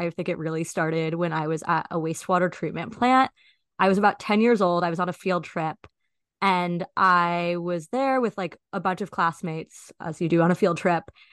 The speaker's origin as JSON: {"language": "English", "town": "Washington", "region": "District of Columbia", "country": "United States", "tie": "born or raised there", "said": "I'm from DC. So I'm right now in my childhood bedroom. I like to say I'm like a rare DC native"}